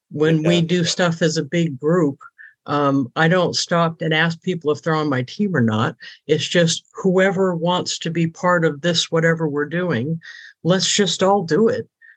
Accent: New England, United States; I'm from New England, so we say wicked instead of very, by the way.

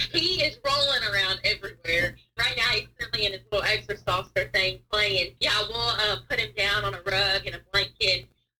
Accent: Cincinnati, Ohio, United States; now in Kentucky, United States; I live in far western Kentucky. I'm originally from Cincinnati, so maybe some of y'all know where that is.

